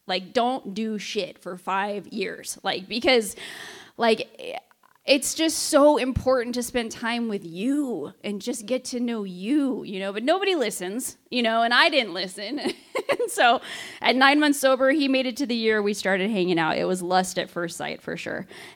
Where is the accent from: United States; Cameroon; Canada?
United States; Yuma, Arizona; because I'm from here. I'm from Yuma. I was living in Phoenix at the time.